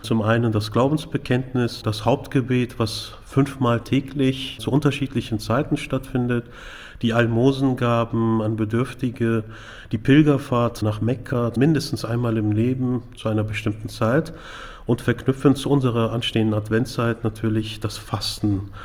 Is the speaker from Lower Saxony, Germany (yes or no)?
no; Cologne, North Rhine-Westphalia, Germany; born there; gebürtiger Kölner, habe in Göttingen studiert, arbeite zurzeit an den Leinetal-Schulen in Hannover als Lehrkraft